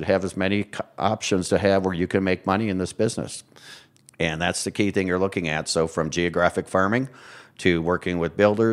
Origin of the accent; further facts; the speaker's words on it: Wisconsin, United States; My background is I came out here from Wisconsin to become a swimmer at DU.